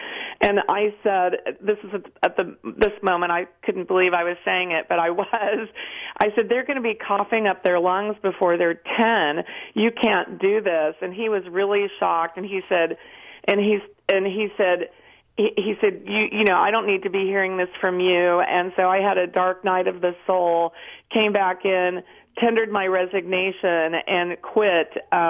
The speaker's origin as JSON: {"language": "English", "region": "West Virginia", "country": "United States", "moved": "as an adult", "said": "You heard me say that I came from West Virginia from very humble circumstances, and I came to San Francisco, to the big city"}